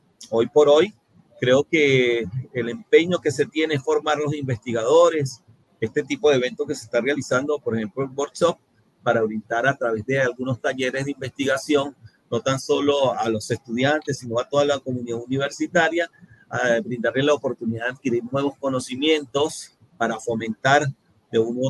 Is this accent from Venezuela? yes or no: yes; Venezuela; moved away; Yo soy venezolano, tengo ya 9 años en este hermoso país